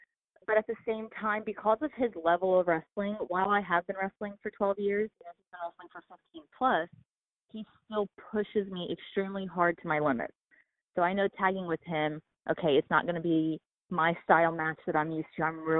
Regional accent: Dayton, Ohio, United States; So to have won the Rockstar Pro title in my hometown, like aside of working all these big companies, Shimmer, Shine, CZW, Ring of Honor, when I wrestle for Rockstar Pro in Dayton

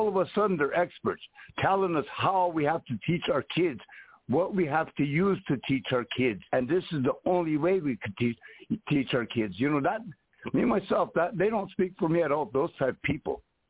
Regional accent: United States; because we were Lakota and we took up for Lakota because we grew up Lakota and we had no choice because that's who we were.

